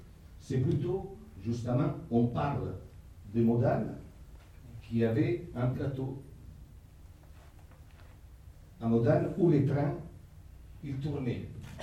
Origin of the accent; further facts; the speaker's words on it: Naples, Campania, Italy; now in France; parce que moi je suis arrivé avec un train de Naples à Paris, et c'est grâce à ça que je me suis arrêté dans cette ville. Et ça fait 48 ans cette année.